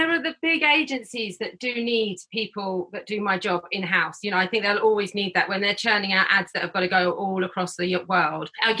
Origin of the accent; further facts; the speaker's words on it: Brighton, South East England, United Kingdom; I'm in Sussex, down in Limfield. Okay. It's a kind of in between Brighton and London. I'm from Brighton.